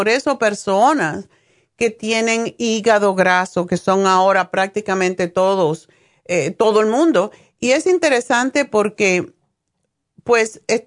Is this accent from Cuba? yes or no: yes; Cuba; Como saben, yo soy cubana y en Cuba había casi no había personas diabéticas en mi tiempo.